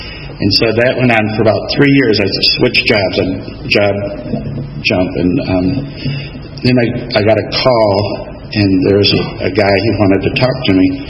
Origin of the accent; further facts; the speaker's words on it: Michigan, United States; So I was up in Michigan. I grew up in Michigan.